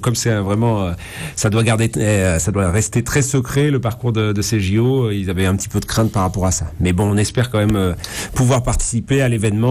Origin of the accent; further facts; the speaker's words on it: Montluçon, Auvergne-Rhône-Alpes, France; Non, j'ai fait mes études en Corrèze, j'ai fait mes études à l'école forestière de Mémac, mais je suis originaire de Montluçon dans l'Allier